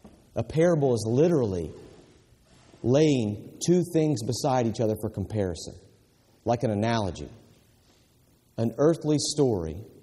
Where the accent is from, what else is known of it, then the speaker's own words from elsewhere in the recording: the South, United States; I grew up in the South, y'all, but I still wonder if the South isn't the walked over district.